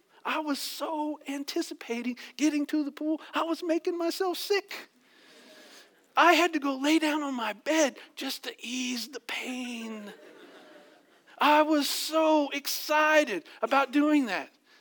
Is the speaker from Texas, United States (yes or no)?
yes; Texas, United States; When I was a kid, long, long time ago, I remember in being in grade school, growing up in Texas, and in Texas it gets hot.